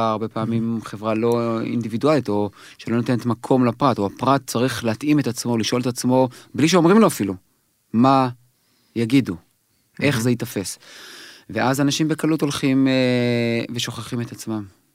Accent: Judea and Samaria, Israel; אני ממש מהנייטיבס הראשונים של המתנחלים.

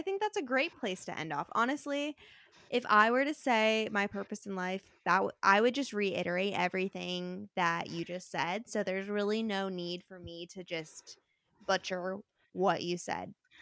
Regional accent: Arizona, United States; So I feel like I have like some connection with him because I am also from Arizona.

